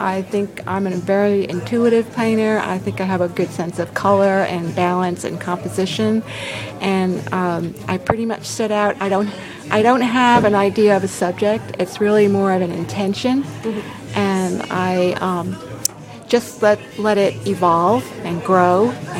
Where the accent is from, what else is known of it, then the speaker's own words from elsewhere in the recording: New York City, New York, United States; born there; also born or lived in Atlanta; now in Beaufort, United States; Well, I've been in Beaufort now since 2003. I was born in New York City. I lived in Atlanta for about 30-something years.